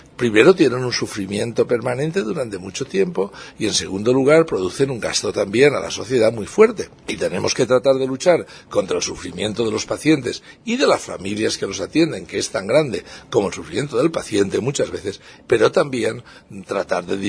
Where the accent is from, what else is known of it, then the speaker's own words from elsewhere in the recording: Valencia, Valencian Community, Spain; Yo soy de Valencia y trabajo en Valencia